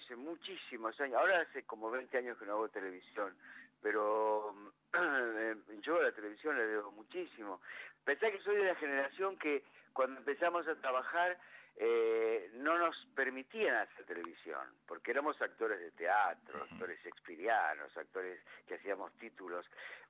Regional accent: Argentina; la paradoja estructural que somos como argentinos

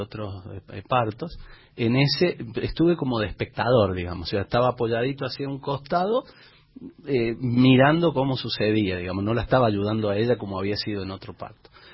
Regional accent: Deán Funes, Córdoba, Argentina; Cuando voy a Dean Funes, a mi pueblo natal, a presentar a la familia, a mis amigos de la infancia

